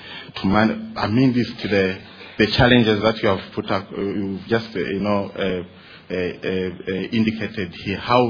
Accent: Botswana; from Botswana.

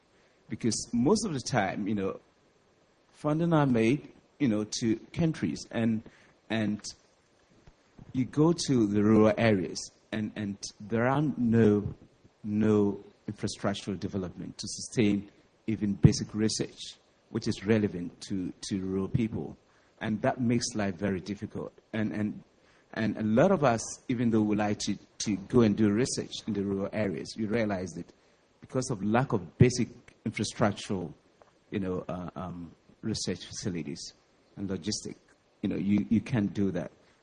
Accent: Ghana; from Ghana. I'd like to take this opportunity to really commend the four speakers.

